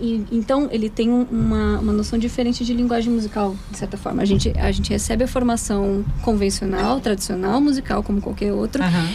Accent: Rio Grande do Sul, Brazil; Eu sou gaúcha, então lá tem muita música em baile, assim, tradicional, regional, assim. Então eu fui criada ouvindo

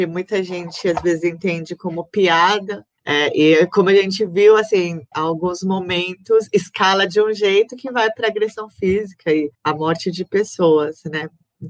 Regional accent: Brazil; E há muito tempo a gente tem falado que a gente é brasileiro.

